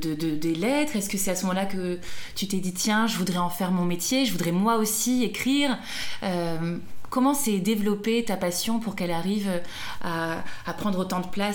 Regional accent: Montpellier, Occitanie, France; moved away as an adult; Moi, j'ai grandi à Montpellier, j'ai quitté Montpellier pour Toulouse, j'avais 18 ans.

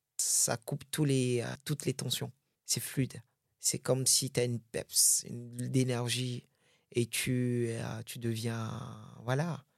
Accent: Benin; Oui, je suis né au Bénin, j'ai vécu au Bénin.

